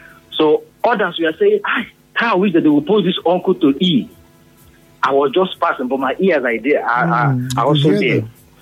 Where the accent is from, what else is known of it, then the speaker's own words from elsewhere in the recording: Rivers, Nigeria; I said, I'm from River State.